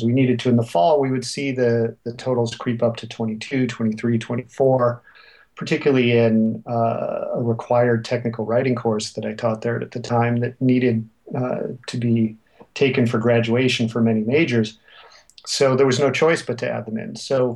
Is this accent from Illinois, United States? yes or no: yes; Illinois, United States; my home state of Illinois